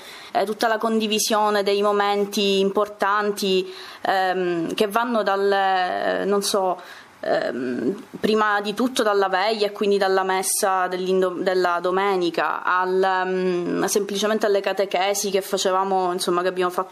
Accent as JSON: {"language": "Italian", "town": "Palermo", "region": "Sicily", "country": "Italy", "said": "Io sono di Palermo"}